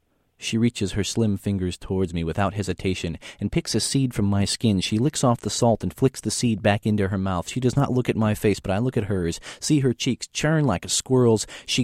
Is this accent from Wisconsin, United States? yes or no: no; Washington, Illinois, United States; also born or lived in Decatur / Chicago; I grew up in Washington, Illinois, which is a little farm town outside of farm and bedroom community for Caterpillar outside of Peoria.